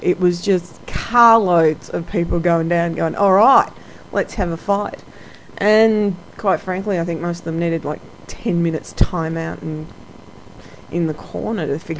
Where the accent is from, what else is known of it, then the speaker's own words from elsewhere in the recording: Melbourne, Victoria, Australia; I'm not from Sydney, I'm from Melbourne, which is the sister city further down south.